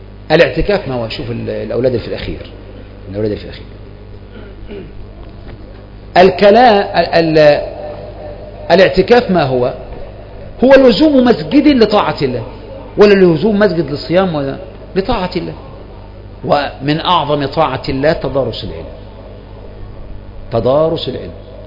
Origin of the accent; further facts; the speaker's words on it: Egypt; هذه المسألة تكثر عندنا كمصريين